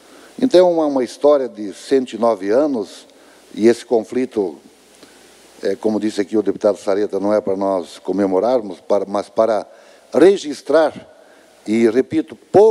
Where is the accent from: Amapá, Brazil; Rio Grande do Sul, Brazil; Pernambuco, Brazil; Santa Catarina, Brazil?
Santa Catarina, Brazil; até é lamentável que todos nós, como catarinenses, não tenhamos o conhecimento profundo dessa história